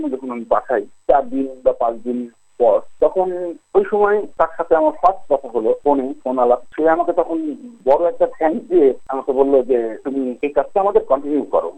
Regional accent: Bangladesh; আমি একজন বাংলাদেশি, বাংলাদেশের থেকে আমি তাদের কাজগুলো করতে পারছি।

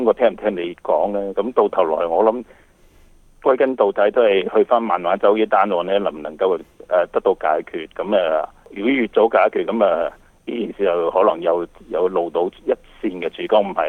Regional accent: Canada; 其實我哋身為加拿大人咧，覺得無可奈何

